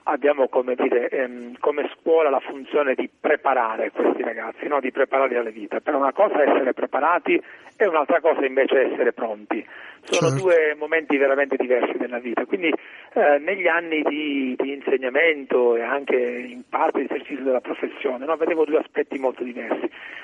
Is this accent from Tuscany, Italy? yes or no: no; Sicily, Italy; accent: Sicilian; dal mio accento capisci che sono siciliano, gli anni del 92-93 ero le scuole superiori